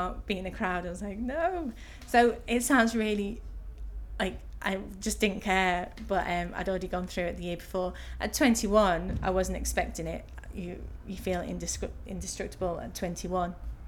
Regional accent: Liverpool, North West England, United Kingdom; moved away as an adult; I was born in Liverpool. I grew up in Liverpool. I moved from there when I was 25, went to university in Stoke-on-Trent to do a design photography degree.

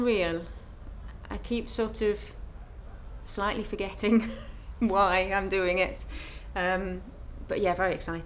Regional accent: East of England, United Kingdom; now in Liverpool, United Kingdom; I live in Liverpool, I have for 10 years. Before that, I grew up in Hertfordshire. And my date of birth is 4th of October 1977.

